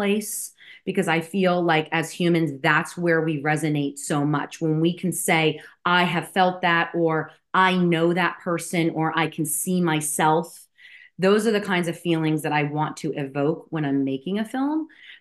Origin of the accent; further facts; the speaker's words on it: New Jersey, United States; accent: Jersey; I am from the great state of New Jersey.